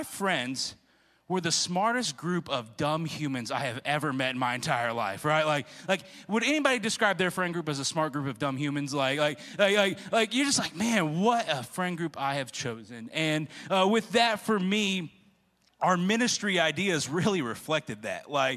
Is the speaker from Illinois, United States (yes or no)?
yes; Quincy, Illinois, United States; my friend group growing up, I grew up in Quincy, Illinois, and up in the Midwest.